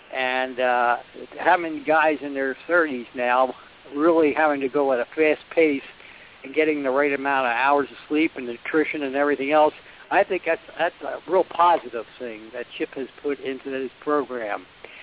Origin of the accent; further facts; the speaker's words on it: Huntingdon Valley, Pennsylvania, United States; born there; I was born in Huntington Valley next to Jimmy Fox, the Hall of Famer.